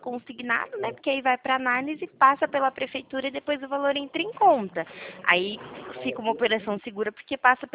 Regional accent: Araras, São Paulo, Brazil; eu sou daqui de Araras, né, pertinho.

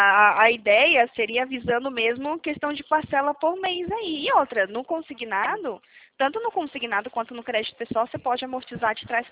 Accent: Belém, Pará, Brazil; porque eu não sou daqui, né? Eu sou de lá, do Pará, de Belém do Pará. Eu moro aqui tem 9 anos.

